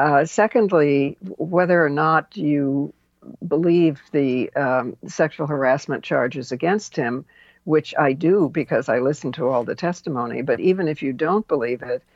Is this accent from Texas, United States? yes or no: no; New York, United States; Well, remember that I come from New York, where 90% of people voted against Trump because we know him.